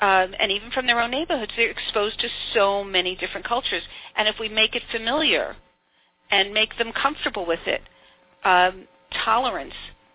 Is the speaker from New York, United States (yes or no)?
yes; Brooklyn, New York, United States; Well, I was born in the States, in Brooklyn, New York, and brought up here